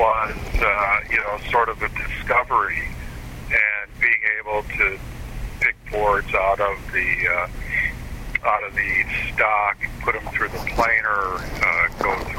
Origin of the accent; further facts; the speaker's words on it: Green Bay, Wisconsin, United States; And the appeal of boat building still being with me took me from Green Bay, which is my hometown, to Sturgeon Bay, Wisconsin.